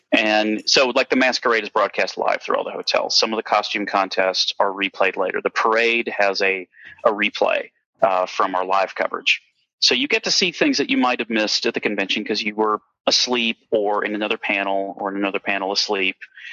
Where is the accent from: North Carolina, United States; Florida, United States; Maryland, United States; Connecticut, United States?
North Carolina, United States; Goldsboro; I grew up in Goldsboro, North Carolina, which is an Air Force based town. And in the 1980s, it had a population of 25,000 people.